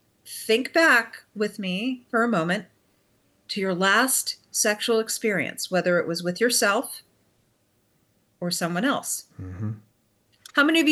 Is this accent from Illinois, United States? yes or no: no; Miami, Florida, United States; Well, I think I grew up in Miami, Florida.